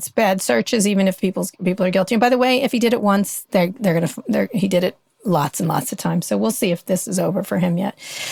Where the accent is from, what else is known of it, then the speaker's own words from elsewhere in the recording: California, United States; I'm working on my book about, you know, growing up in Silicon Valley and covering it.